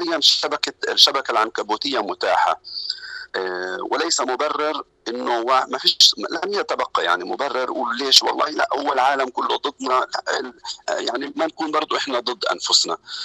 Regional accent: Palestine; فأنت لازم كفلسطيني تكون مستعد لدفع التضحية

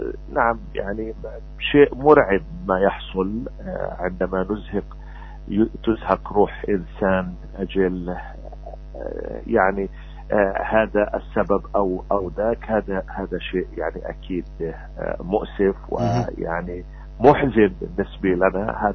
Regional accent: Palestine; في مواجهة الظواهر التي باتت تقلقنا كفلسطينيين في الأراضي الفلسطينية المحتلة

